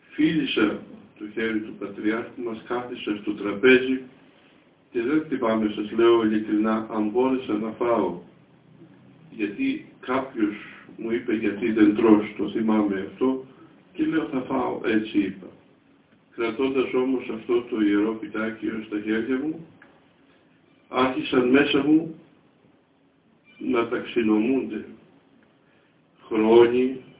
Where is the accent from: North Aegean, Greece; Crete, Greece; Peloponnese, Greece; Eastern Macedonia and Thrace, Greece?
North Aegean, Greece; Mytilene; born there; διότι γεννήθηκα στην Μυτιλήνη από πρόσφυγες προγόνους.